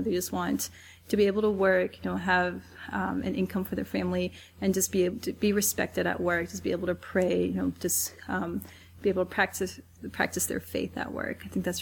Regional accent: Iowa, United States; rights came from my childhood, you know, just growing up in Iowa.

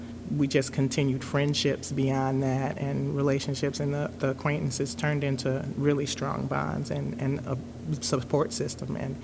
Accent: Chicago, Illinois, United States; moved away as an adult; now in Minnesota, United States; I am originally from Chicago. I grew up in Chicago, Illinois. My mom grew up in Chicago as well. I moved here to Minnesota in 1997. So I did all of my high school and some college in Chicago.

